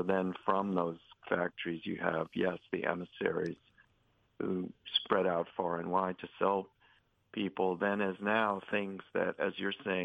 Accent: Missouri, United States; now in California, United States; so I live in California, but I'm from Missouri, and I went to school in the East

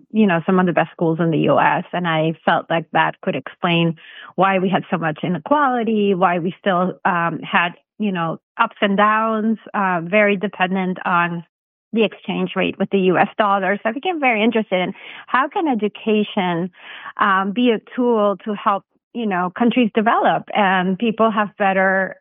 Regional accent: Venezuela; I come from Venezuela, which is a now very poor country and completely destroyed. But at the time when I grew up, it was actually one of the richest countries in South America because of the discovery of oil.

